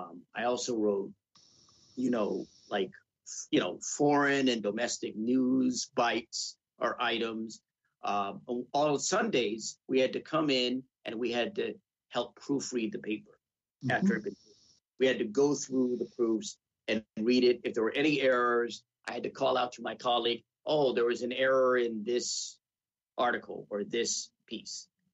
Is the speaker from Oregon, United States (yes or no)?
no; Honolulu, Hawaii, United States; also born or lived in Los Angeles / Seattle; I'm originally from Honolulu, but I was living in, I was living in LA, and then I was in Seattle at the time when I got the offer